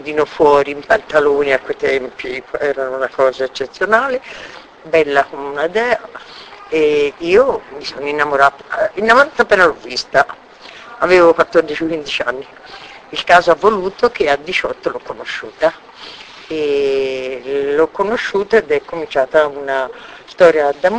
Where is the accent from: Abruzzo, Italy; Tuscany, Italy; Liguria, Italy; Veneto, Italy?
Tuscany, Italy; Massa Marittima; born there; Io sono nata a Massa Marittima